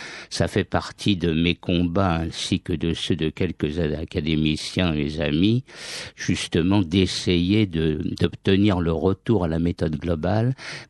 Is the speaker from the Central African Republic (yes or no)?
no; Paris, Île-de-France, France; je suis né à Montmartre. Et j'ai pas mal de souvenirs de cette petite enfance, en particulier de l'école maternelle, car après mes parents ont habité dans le 10e arrondissement